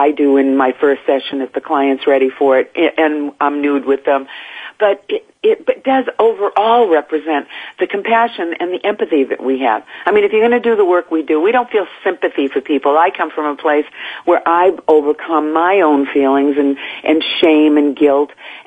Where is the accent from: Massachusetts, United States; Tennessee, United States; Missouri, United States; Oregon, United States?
Massachusetts, United States; Boston; accent: Boston; I read her script to her with my Boston accent